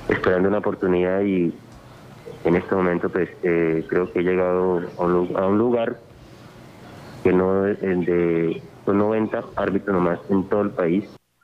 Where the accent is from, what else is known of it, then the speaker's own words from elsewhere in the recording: San José del Guaviare, Guaviare, Colombia; moved away; he estado en otras ciudades y no cambio mi tierrita. Lamentablemente tuve que sacrificar mi lugar natal por perseguir mis sueños. Pero llevo verdad a San José del Guaviare en todo mi corazón